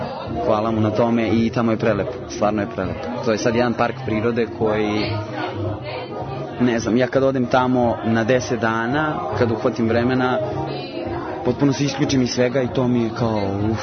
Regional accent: Bardača, Bosnia & Herzegovina; now in Belgrade, Serbia; Što ja inače nisam odavde, ja dolazim iz Bosne, iz jednog malog sela Bardače.

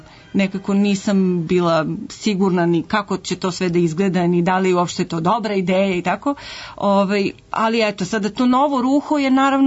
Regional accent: Negotin, Southern and Eastern Serbia, Serbia; Ja sam iz Negotina, muzikologiju sam završila pre mnogo godina

